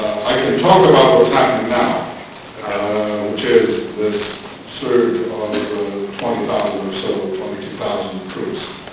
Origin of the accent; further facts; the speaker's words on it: Baghdad, Baghdad Governorate, Iraq; But then again, I'm from Baghdad, so I would say that.